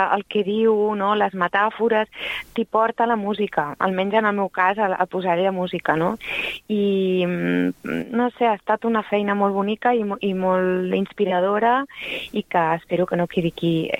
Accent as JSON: {"language": "Catalan", "town": "Barcelona", "region": "Catalonia", "country": "Spain", "tie": "born there", "said": "jo soc nascuda aquí, a Barcelona"}